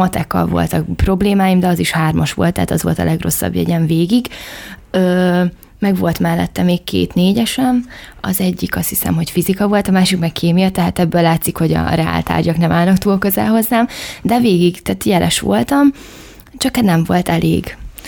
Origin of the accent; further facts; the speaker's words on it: Berettyóújfalu, Hajdú-Bihar, Hungary; Igen, én Berettyóújfalúban születtem, ott is nőttem fel, igen. Szüleim is tőzsgyökeres Berettyóújfalúiak